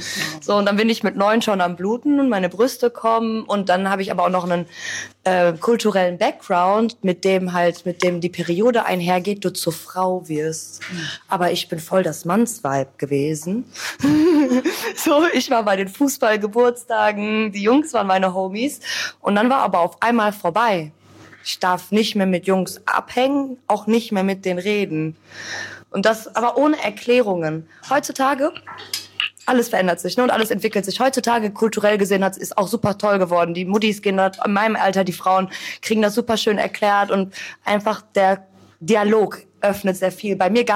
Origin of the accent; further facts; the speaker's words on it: Gelsenkirchen, North Rhine-Westphalia, Germany; Du musst dir vorstellen, ich komme aus Gelsenkirchen.